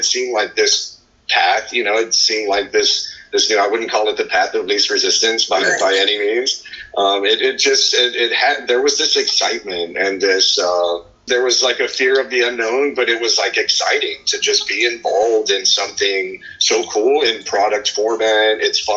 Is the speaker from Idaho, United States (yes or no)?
no; Texas, United States; growing up in South Texas, being around Mexican culture, Mexican-American culture here in the state of Texas